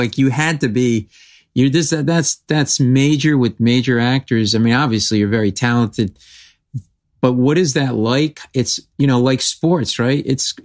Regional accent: New England, United States; I'm a Celtics fan. I grew up in New England, so I would have liked to see you on the Celtics.

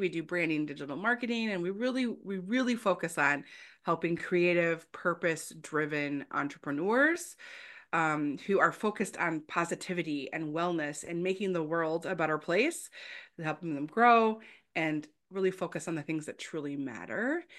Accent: Detroit, Michigan, United States; I'm from Detroit, back in the car industry.

